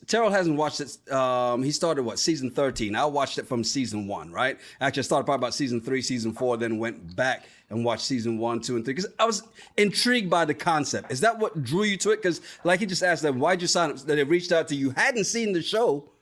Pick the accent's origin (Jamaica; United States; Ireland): Jamaica; As a born and raised West Indian, that's Jamaica.